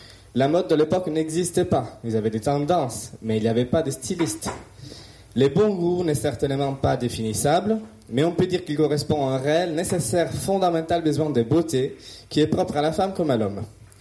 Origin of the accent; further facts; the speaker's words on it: Italy; French is a second language; je suis italien. Donc j'ai un accent, en plus j'ai un microphone, donc bonne chance.